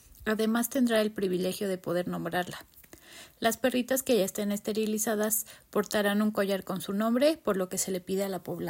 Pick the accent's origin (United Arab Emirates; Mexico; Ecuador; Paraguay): Mexico; Guayacocotla, Veracruz; soy de Guayacocotla, Veracruz.